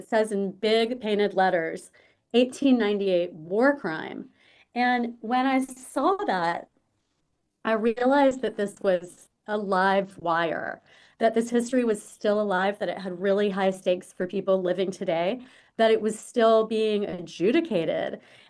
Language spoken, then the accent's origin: English; Wilmington, North Carolina, United States; fear and secrecy around it that was happening when I was growing up in Wilmington.